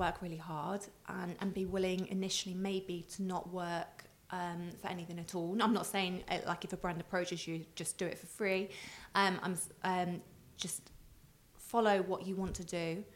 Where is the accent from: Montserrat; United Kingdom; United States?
United Kingdom; Midlands; I'm from the Midlands, so like Leicester and Birmingham, it's quite easy there. But I live in a small town